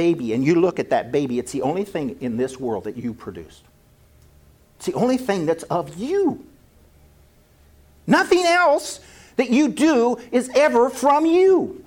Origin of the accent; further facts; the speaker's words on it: Kansas, United States; See, I'm from Kansas.